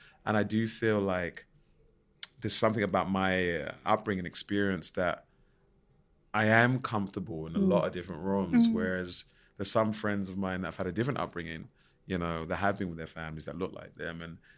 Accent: Plaistow, London, United Kingdom; but I grew up in Plaistow and then, you know, 10 minutes down the road, you've got Canning Town.

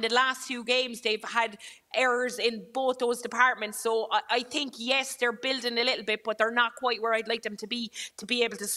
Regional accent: Limerick, Munster, Ireland; accent: Limerick; My Limerick accent does

